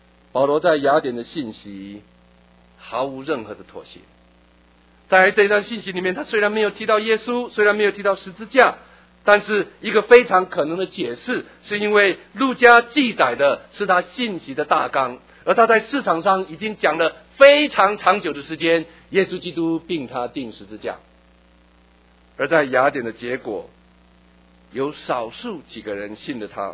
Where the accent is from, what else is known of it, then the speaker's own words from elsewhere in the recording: China; 泛神论，我们中国人老子道教的思想